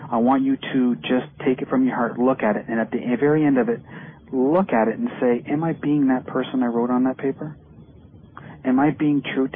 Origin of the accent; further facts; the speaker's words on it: Sarnia, Ontario, Canada; We have a caller from Sarnia, my hometown.